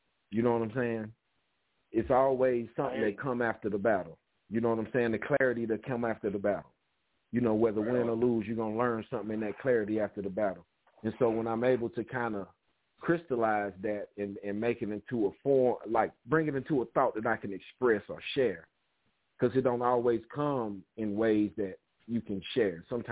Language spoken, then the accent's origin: English; Asheville, North Carolina, United States; I'm from Asheville, North Carolina.